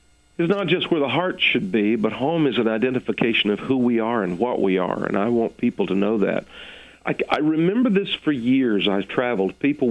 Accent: Texas, United States; born there; I'm an American child from way out there in the flat, high, dry West Plains of Texas.

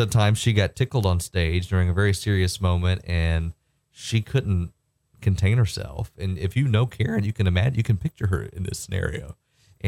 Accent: Georgia, United States; I'm from Georgia, you guys are from Georgia, but to see this impact wasn't just a Georgia thing.

